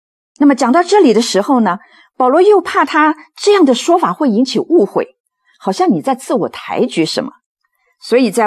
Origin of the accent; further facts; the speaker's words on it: China; 这也不是我们中国人说这个问心无愧啦